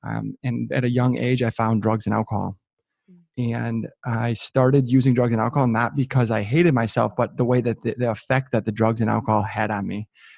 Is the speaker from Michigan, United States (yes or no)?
yes; Michigan, United States; So I'm 33 years old. I born and raised in Southeast Michigan, just north of Detroit.